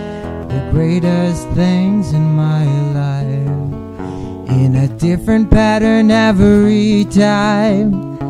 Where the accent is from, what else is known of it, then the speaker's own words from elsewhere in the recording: Elishiv, Central District, Israel; אני בן 33. אני ממושב אלישיב, שבעמק חפר.